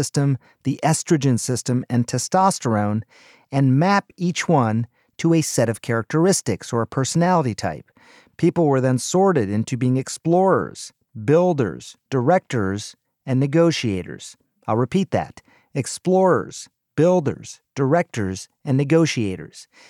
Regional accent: India; I'm Indian. My wife is Scandinavian, Swedish. That was unusual when we got married. There weren't a lot of intermixed marriages among the Indian community.

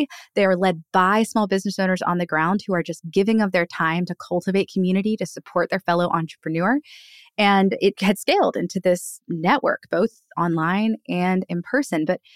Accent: Annapolis, Maryland, United States; but in an authentic sense, we just wanted to fix it in my hometown of Annapolis. That was where Rising Tide began. And so we started gathering small business owners together here in my hometown.

